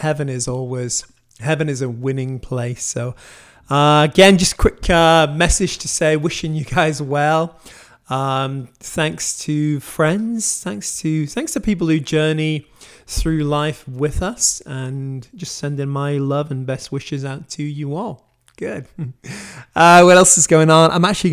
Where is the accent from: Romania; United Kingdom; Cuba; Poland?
United Kingdom; Wales; now in United States; You know, I come from Wales